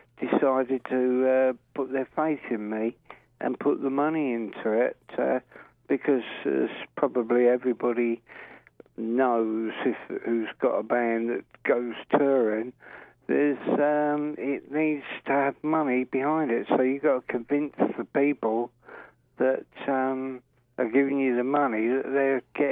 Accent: London, United Kingdom; Well, I grew up in North London, actually

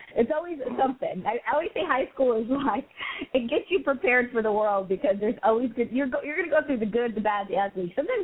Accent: Dallas, Texas, United States; because I don't know what it is about Dallas, because I'm from Dallas. And I just see that when I go home, I run into everyone.

